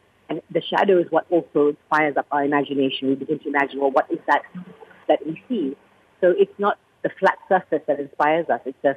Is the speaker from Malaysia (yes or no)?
yes; Malaysia; As a Malaysian